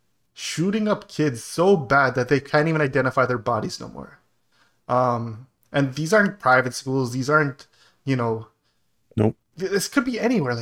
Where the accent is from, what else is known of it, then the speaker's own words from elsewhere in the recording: Canada; this is so bizarre just being a Canadian coming in there because we can't even get BB guns at our Canadian Tire no more.